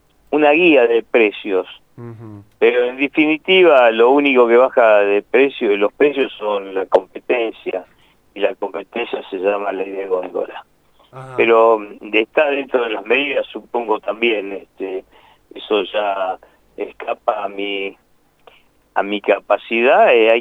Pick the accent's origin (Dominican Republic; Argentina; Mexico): Argentina; Lo digo así tristemente, lo digo como un argentino que le duele lo que pasa